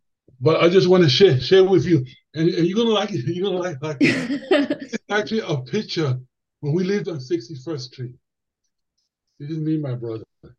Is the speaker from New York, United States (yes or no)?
yes; New York City, New York, United States; Yeah, but I'm proud to say that I came from the Lower East Side. I love it. I go there a lot and all that.